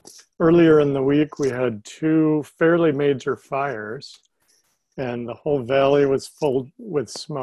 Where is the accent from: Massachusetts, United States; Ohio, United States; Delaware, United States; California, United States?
California, United States; My early years were up near San Francisco and later down near in Bakersfield.